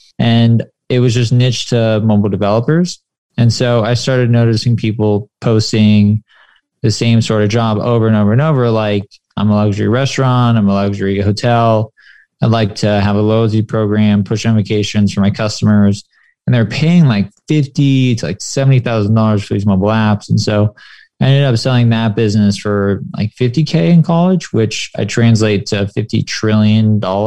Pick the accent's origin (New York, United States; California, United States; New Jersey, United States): California, United States; San Clemente; also born or lived in Detroit; I was born in Detroit. Father passed away when I was six. Grew up in a town called San Clemente, which is a beautiful town.